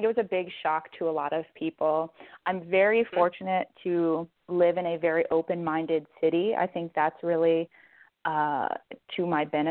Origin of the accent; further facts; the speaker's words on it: Albuquerque, New Mexico, United States; I have two dogs, I come from Albuquerque. It's part of who I am.